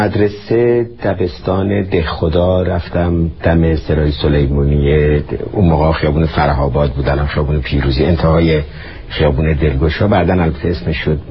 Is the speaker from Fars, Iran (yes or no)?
no; Tehran, Tehran Province, Iran; born there; من بالای چهارراه درواز دولاب، خیابون شهباز که هفته شهریور امروز اسمش هست، به خیابون ساسان به دنیا آمدم.